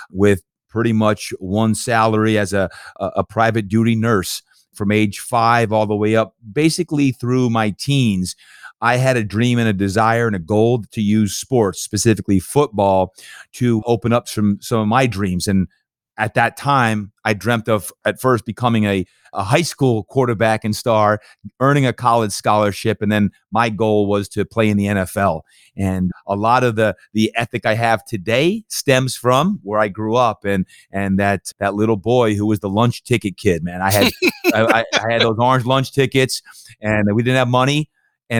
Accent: Brick, New Jersey, United States; now in San Diego, United States; I was born and raised in New Jersey. It's called Brick, New Jersey, Jersey Shore. And while it's a far away where I'm from now in San Diego over the last 25 years

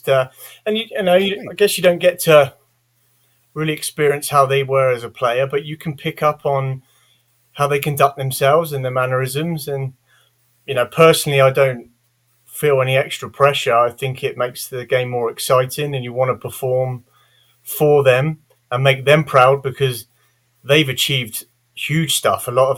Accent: England, United Kingdom; Weirdly, as a Englishman, I grew up on old school country

